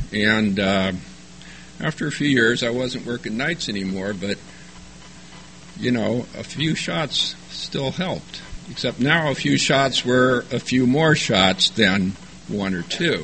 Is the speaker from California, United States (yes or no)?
yes; San Diego, California, United States; I grew up here in San Diego. There's five of us kids. We all get along great. Grew up in Ocean Beach in the 50s and the 60s.